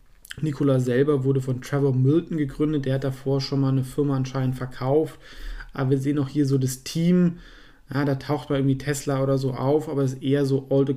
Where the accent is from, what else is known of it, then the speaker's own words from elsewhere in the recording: Ulm, Baden-Württemberg, Germany; Ja, also ich komme ja aus Ulm